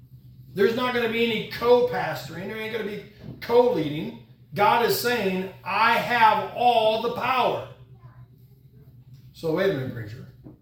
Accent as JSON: {"language": "English", "town": "Chicago", "region": "Illinois", "country": "United States", "said": "Now, I'm from the Chicagoland area, and Dave Berg hot dogs are good hot dogs."}